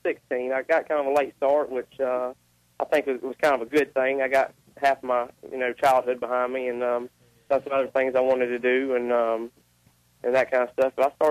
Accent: Bartow, Florida, United States; I'm actually from Bartow, Florida, and that's where I started racing.

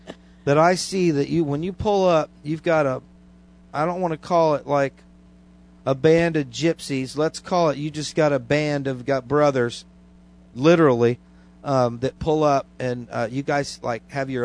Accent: Tampa, Florida, United States; moved away; I'm from Tampa originally, and, you know, I got relocated. Hurricane Charlie blew me in here doing construction, and I haven't been able to get out of here yet

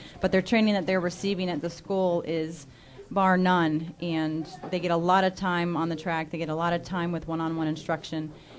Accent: Indianapolis, Indiana, United States; I'm from Indianapolis, so motorsports has been part of my life since I was these kids' age.

